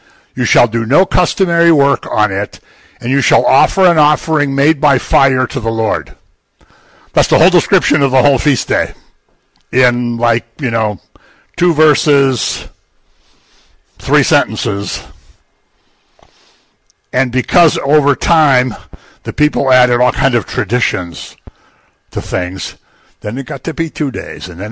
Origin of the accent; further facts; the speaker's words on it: Erie, Pennsylvania, United States; We're both from Erie, so we know where Bradford is.